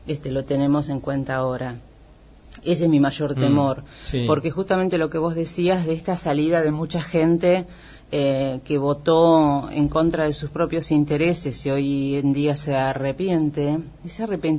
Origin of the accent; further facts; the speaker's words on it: Argentina; nosotros como argentinos podemos sentirnos orgullosos de nuestros procesos de las luchas de derechos humanos